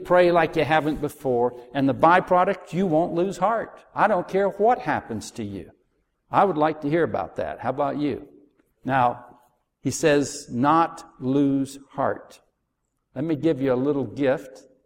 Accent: United States; I have to admit, I'm an optimist. I'm an American.

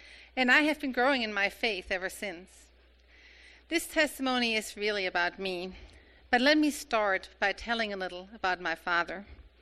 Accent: Germany; But while I was raised in Germany, where going out for a beer or two with your church buddies was considered normal by most

